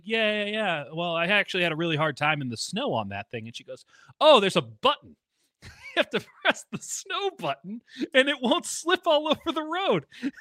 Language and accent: English; Chicago, Illinois, United States; I'm from Chicago. My parents were not in Chicago.